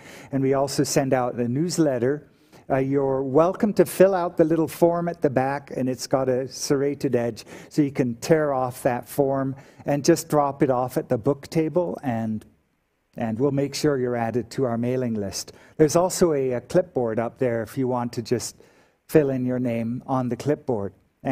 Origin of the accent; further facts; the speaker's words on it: Canada; And as I grew up in Canada in my teens and 20s, and then married an American.